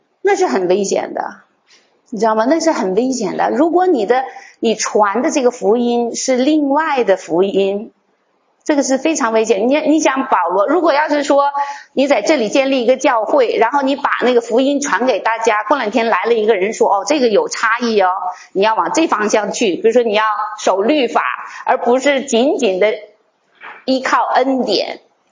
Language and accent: Chinese; China; now in United States; 我说我不是，我是从大陆来的。